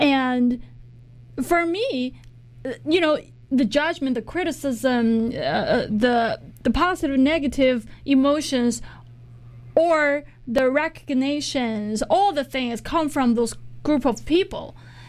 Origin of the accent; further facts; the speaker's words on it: China; Maybe because I grew up in China with that educational system.